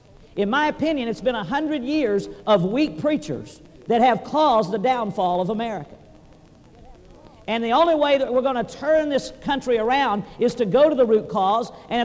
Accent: Texas, United States; now in Arkansas, United States; I'm originally from Texas, grew up there, and I'm in Arkansas doing foreign mission work

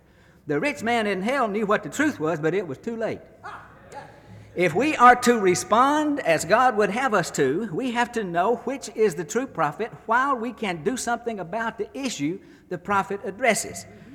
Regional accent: Alabama, United States; I was born in Alabama in 1944. As I was growing up, there were some things that seemed sure to me.

